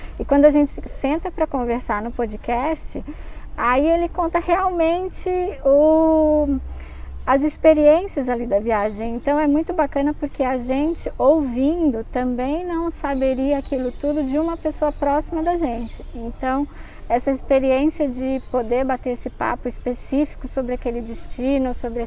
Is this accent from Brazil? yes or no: yes; São Paulo, Brazil; Como a gente é de São Paulo, a gente acabou ampliando bastante o destino São Paulo para quem mora na capital